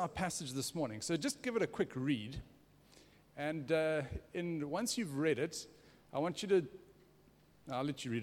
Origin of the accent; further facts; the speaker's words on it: South Africa; now in Singapore; I am from South Africa by origin, but I have lived in Singapore for the last 10 years.